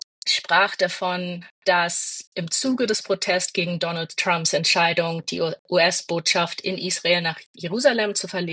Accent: Berlin, Germany; bin Berlinerin

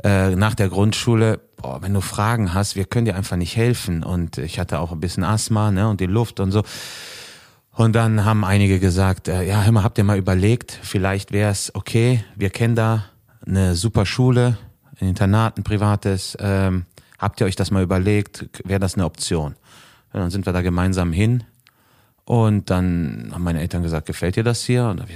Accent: Düsseldorf, North Rhine-Westphalia, Germany; born there; Ich bin tatsächlich in Düsseldorf geboren.

